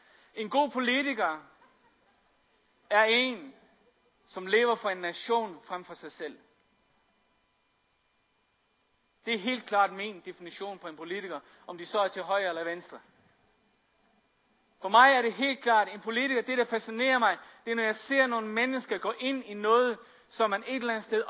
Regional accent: Faroe Islands; Fordi jeg er født og opvokset på Færøerne

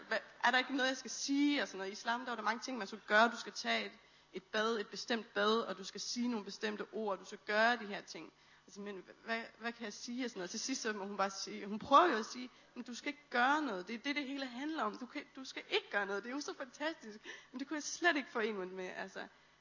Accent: Randers, Central Denmark Region, Denmark; der flytter jeg tilbage til Randers, hvor jeg kommer fra.

